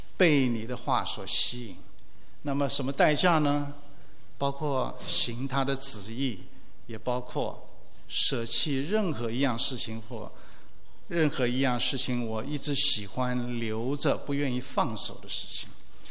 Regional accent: Taiwan; moved away as an adult; also born or lived in Shanghai, China; now in United States; 我是在上海出生，在台湾长大，但是大部分的时间是在美国，因为到1970年到美国留学以后呢，在美国就是读完书找到事，结婚生小孩

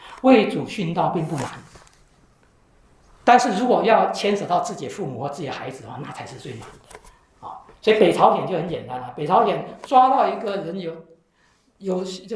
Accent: Taiwan; 你知道我是从台湾来对不对？

